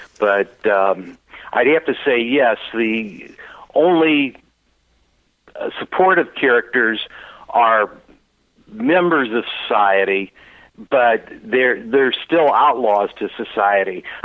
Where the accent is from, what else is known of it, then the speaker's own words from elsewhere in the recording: St. Louis, Missouri, United States; Well, I'm from St. Louis originally, and I live here now and teach a little English, but I write full time.